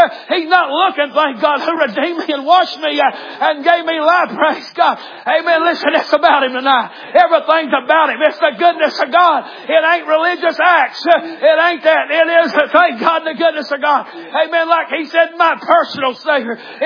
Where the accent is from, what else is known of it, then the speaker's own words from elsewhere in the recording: the South, United States; I am a Southerner.